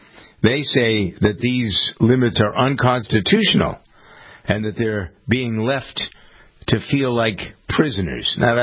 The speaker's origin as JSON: {"language": "English", "town": "Framingham", "region": "Massachusetts", "country": "United States", "tie": "born or raised there", "said": "the same sort of thing happened here in my hometown in Framingham last week."}